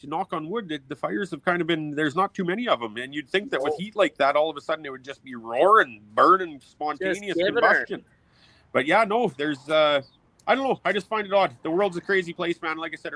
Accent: Stony Plain, Alberta, Canada; now in Rocky Mountain House, Canada; So I, like I said, I grew up in Stony Plain. So I moved from Stony to Rocky Mountain House 2008 or 2009.

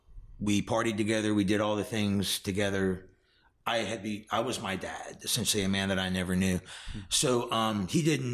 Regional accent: Hungary; now in United States; You know, we had our family traditions as Roma gypsies. We're gypsies from Hungary. So I am Hungarian. My mom is Italian as well.

